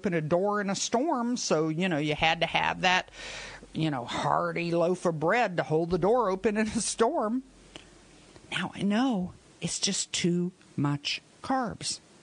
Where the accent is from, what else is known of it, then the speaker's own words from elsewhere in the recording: Florida, United States; Well, you know, I grew up in Florida. Florida's the orange state.